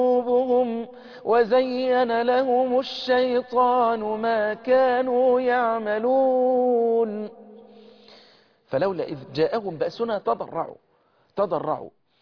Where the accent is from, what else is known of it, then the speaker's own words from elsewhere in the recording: Egypt; اللهم احفظ بلدنا مصر